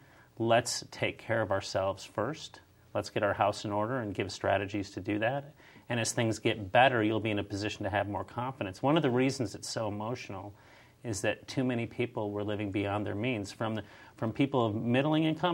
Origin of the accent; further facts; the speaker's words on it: St. Paul, Minnesota, United States; St. Paul, Minnesota.